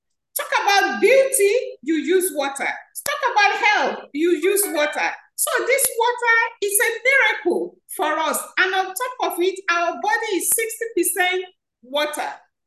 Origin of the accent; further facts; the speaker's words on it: Lagos, Nigeria; moved away as an adult; now in United States; Okay, I'm from Nigeria, Lagos State, from Nigeria. I emigrated with my family to the U.S. in the late 90s, and I've been here.